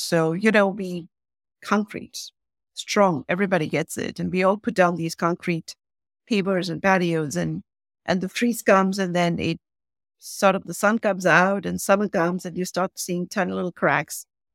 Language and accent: English; India; now in United States; because, you know, I grew up in India. I live in this country. You can say I'm a global citizen or you can say I'm homeless, right?